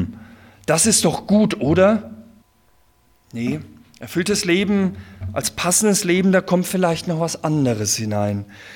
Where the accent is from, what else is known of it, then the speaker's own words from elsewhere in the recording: Bavaria, Germany; meine Eltern bin groß geworden im Landkreis Coburg, das ist in der Nähe vom Fichtelgebirge